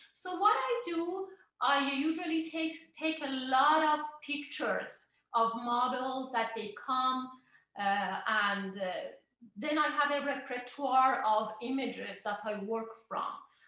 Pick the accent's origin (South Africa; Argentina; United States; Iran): Iran; English is a second language; now in Canada; Yeah, I came from Iran. I was born and raised in Iran, and then I immigrated to Canada in 1986.